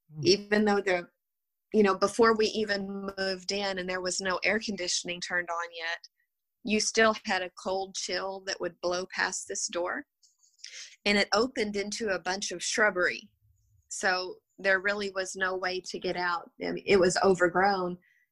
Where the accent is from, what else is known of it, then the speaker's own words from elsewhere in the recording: Texas, United States; We don't speak French. We're from West Texas.